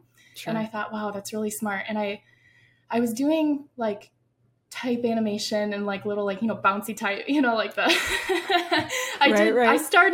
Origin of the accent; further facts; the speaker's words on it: Wisconsin, United States; well, I'm from Wisconsin and I currently live in Wisconsin with my husband and our little golden retriever, Rose.